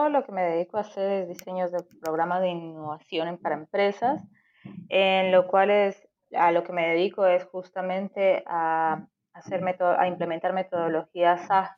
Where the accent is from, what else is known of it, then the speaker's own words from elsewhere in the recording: Colombia; Yo soy colombiana y yo siento bastante el mundo VUCA, en Argentina es muy diferente.